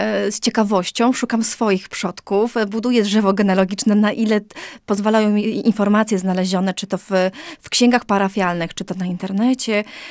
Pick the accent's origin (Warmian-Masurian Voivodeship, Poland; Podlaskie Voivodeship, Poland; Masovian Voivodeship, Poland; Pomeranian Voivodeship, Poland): Podlaskie Voivodeship, Poland; Śniadowo; ja pochodzę ze Śniadowa